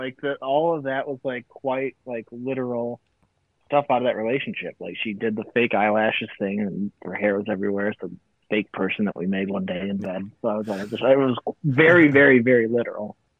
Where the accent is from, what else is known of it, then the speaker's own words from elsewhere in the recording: Traverse City, Michigan, United States; also born or lived in Detroit, United States; I grew up in Michigan. Kind of like in the Metro Detroit area until middle school. And then I did middle school and high school in Traverse City. Yeah, that's where I grew up.